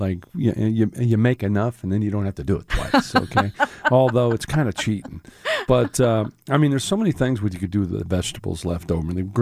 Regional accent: Midwest, United States; I'm from the Midwest, so I grew up on some good casserole.

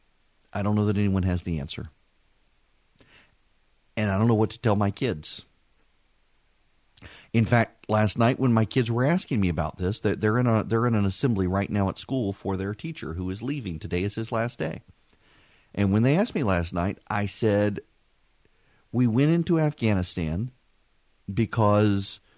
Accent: Dubai, United Arab Emirates; I grew up in the Middle East. My family served as a place for the enlisted in the 5th Fleet to come and relax whenever they would come into dry docks in Dubai.

